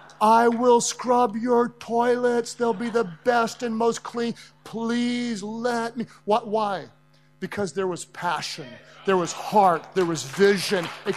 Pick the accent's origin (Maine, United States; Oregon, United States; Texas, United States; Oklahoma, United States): Oklahoma, United States; Oklahoma City; in my hometown, Kevin Durant was just left. Kevin Durant was the NBA most valuable player. And it was kind of odd. I live in a boring place. Nobody travels to Oklahoma City for vacation.